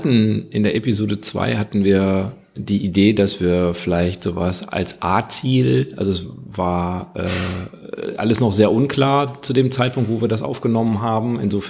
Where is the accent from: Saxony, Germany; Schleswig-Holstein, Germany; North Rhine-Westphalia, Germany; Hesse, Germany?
North Rhine-Westphalia, Germany; ich komme ja aus dem Kreis Viersen